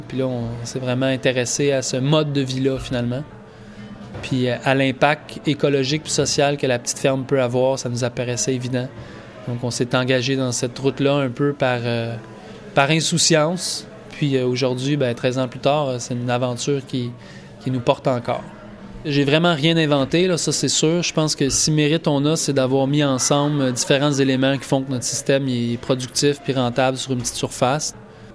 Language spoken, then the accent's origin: French; Quebec, Canada; Je viens du sud de Montréal, donc dans les cantons de l'Est, à 1 heure au sud.